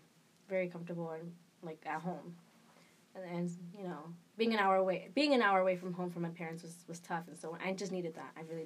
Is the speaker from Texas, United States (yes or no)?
no; New Haven, Connecticut, United States; I grew up in New Haven, Connecticut, where it's just super, super diverse, predominantly black and brown population.